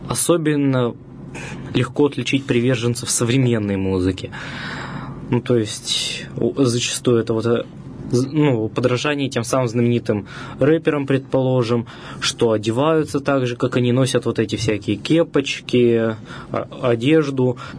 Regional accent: Mordovia, Russia; мордовская – это, так скажем, мое национальное самоопределение. Я мордвин. Я вообще стараюсь учить свой коренной язык мордовский.

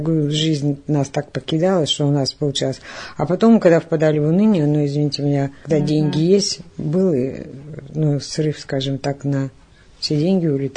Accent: Yekaterinburg, Sverdlovsk Oblast, Russia; Я на Кубани похоронила мужа и приехала сюда, вернулась к детям. Родом я из Свердловска.

